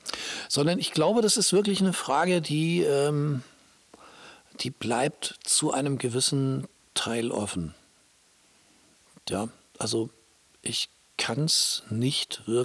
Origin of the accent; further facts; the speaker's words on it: Baltic coast, Germany; ich bin an der Ostsee aufgewachsen und da kamen dann im Sommer die Urlauber